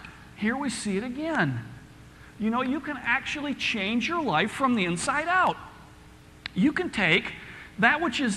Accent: United States; You know, we come from America where we do everything right.

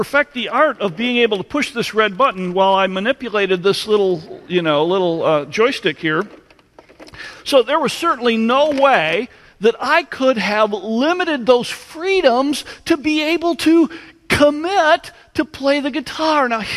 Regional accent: Michigan, United States; I also thought about growing up in Michigan

